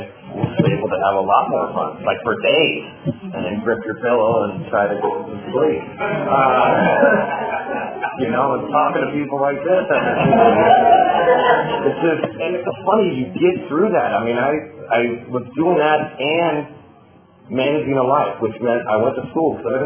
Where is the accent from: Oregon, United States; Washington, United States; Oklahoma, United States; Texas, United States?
Oregon, United States; So I'm 53 years old. I started drinking like all of us. I was born and raised here in Oregon.